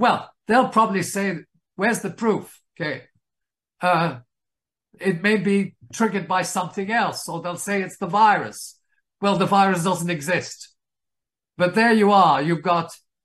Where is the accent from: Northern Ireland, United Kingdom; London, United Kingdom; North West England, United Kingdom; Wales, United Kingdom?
Wales, United Kingdom; born there; I was born in Wales, incidentally, even though